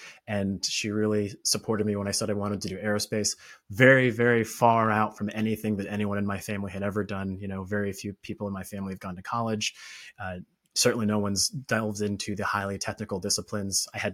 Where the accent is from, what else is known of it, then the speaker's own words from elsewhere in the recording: Orlando, Florida, United States; I grew up in Florida, Orlando, Florida. So, you know, shout out to O-Town.